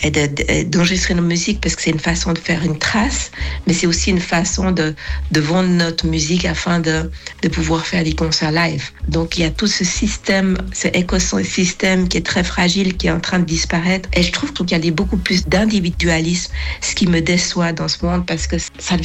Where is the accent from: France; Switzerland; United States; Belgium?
Switzerland; De recevoir un prix en Suisse, c'est très émouvant parce que c'est mon pays d'origine.